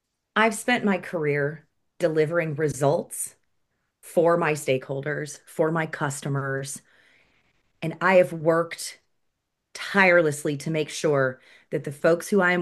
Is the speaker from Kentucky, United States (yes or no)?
yes; Kentucky, United States; essentially you get the life that I grew up with in Kentucky.